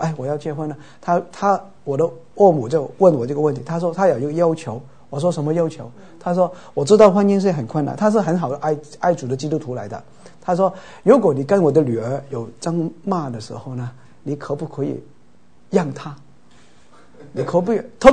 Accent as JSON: {"language": "Chinese", "town": "Chaozhou", "region": "Guangdong", "country": "China", "said": "因为你知道我是潮州人呢"}